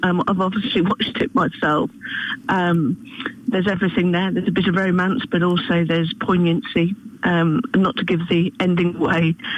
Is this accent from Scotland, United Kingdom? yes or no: no; East Midlands, United Kingdom; I'm not from Kent. My homeland, as it were, is Lincolnshire.